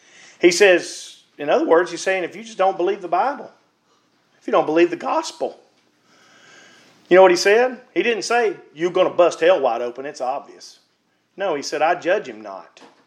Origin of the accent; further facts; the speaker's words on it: Mississippi, United States; I'm from Mississippi.